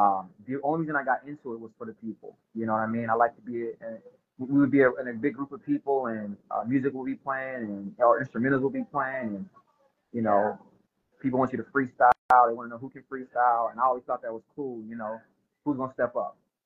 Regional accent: Okinawa, Japan; also born or lived in Jacksonville, United States / Chicago, United States; So, no, I was born in North Carolina, actually. Jacksonville, North Carolina, you know. I grew up in Okinawa, Japan, most of my childhood.

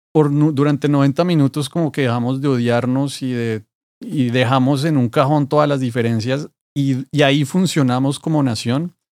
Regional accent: Colombia; yo como colombiano

